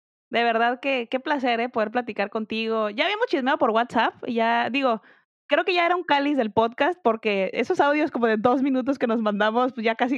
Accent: Mexico; qué tristeza llegar y ser como la mexicana que mi selección no vino.

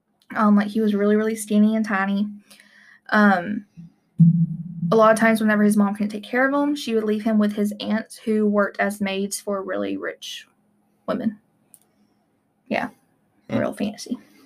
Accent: Phenix City, Alabama, United States; I am from Phoenix City, Alabama, which is right across the Chattahoochee River

